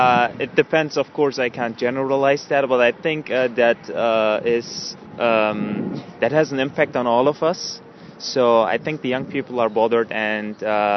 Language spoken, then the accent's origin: English; Turkey; But I can also tell that I'm originally from Turkey.